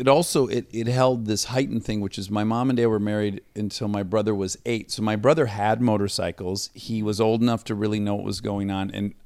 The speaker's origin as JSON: {"language": "English", "town": "Detroit", "region": "Michigan", "country": "United States", "said": "I'm from the Detroit area."}